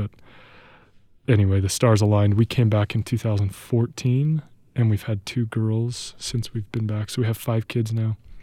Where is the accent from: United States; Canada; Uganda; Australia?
United States; Rexburg, Idaho; So I was raised in Rexburg. I wasn't born in Rexburg, but I was raised here. And my parents still live in Rexburg.